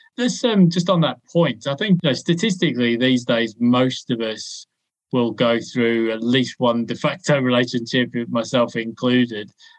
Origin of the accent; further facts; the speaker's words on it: United Kingdom; where I was growing up in the United Kingdom, it was like a national obsession.